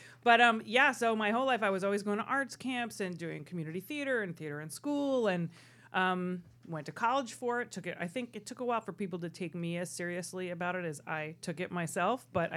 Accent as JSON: {"language": "English", "town": "Freehold", "region": "New Jersey", "country": "United States", "tie": "born or raised there", "said": "Born and raised in Freehold, New Jersey, hometown"}